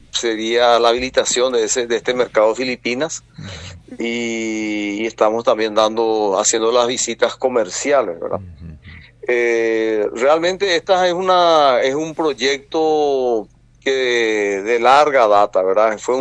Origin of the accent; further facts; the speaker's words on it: Paraguay; como paraguayos debemos sentirnos orgullosos